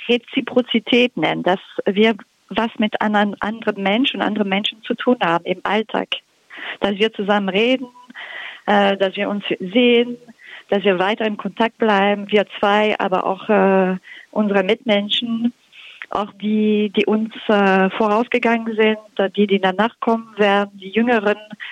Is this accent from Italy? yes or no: no; Quebec, Canada; Und dann in Quebec, wo ich herkomme, das wird auch so verkauft. Wir können das, weil wir Quebecois sind.